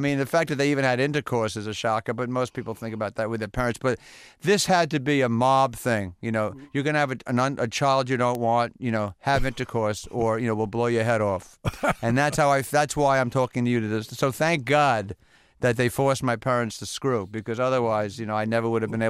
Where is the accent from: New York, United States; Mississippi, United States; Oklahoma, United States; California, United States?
New York, United States; Brooklyn; born there; also born or lived in New Jersey; I was born in Brooklyn, but I was the baby in the family.